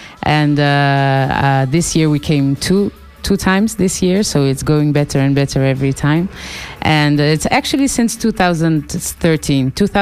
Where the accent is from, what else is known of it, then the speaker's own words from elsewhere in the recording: Rotterdam, South Holland, Netherlands; moved away as an adult; now in Cape Verde; I was born in Holland, in Rotterdam, to be more specific. And about 9 years ago, I did my repatriation to Cape Verde. When I used to live in Holland